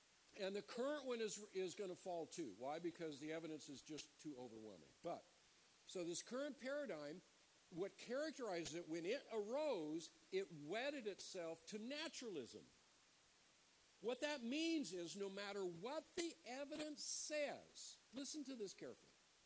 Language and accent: English; Idaho, United States; When I was 16, I grew up in Idaho.